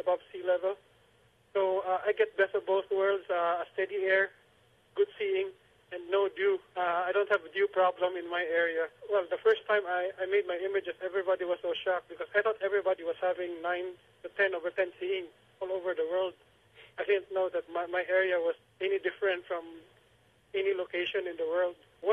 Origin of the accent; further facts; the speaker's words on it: Cebu, Central Visayas, Philippines; Yeah, I grew up in the Philippines. I was born, raised here. I've lived in Cebu all my life.